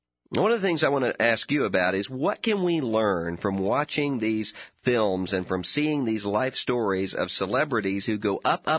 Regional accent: Mississippi, United States; Mississippi residents, my home state, are the most generous.

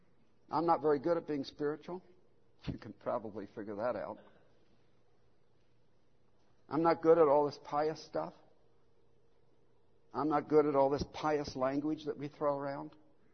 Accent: the North, United States; I know I should have been Southern Baptist, but I grew up in the North, so what do you expect?

